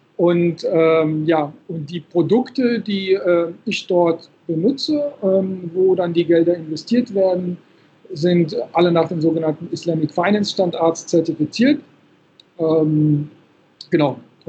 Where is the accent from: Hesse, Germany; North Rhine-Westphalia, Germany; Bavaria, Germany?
Hesse, Germany; Frankfurt; also born or lived in Morocco; wie gesagt, Jahrgang 77, geboren in Marokko, seit meinem 8. Lebensjahr lebe ich hier in Frankfurt.